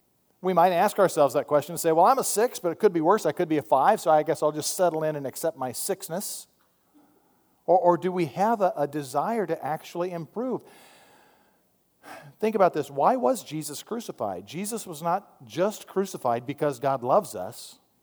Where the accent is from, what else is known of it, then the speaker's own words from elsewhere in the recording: Arizona, United States; Now again, I grew up in Arizona, so I know a thing or two about spurs.